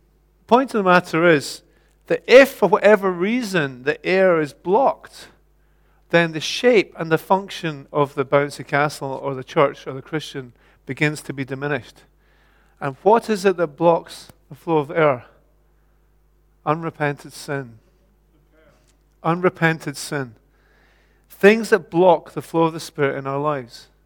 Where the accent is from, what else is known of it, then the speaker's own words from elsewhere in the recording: Scotland, United Kingdom; which I love saying because I'm a Scot.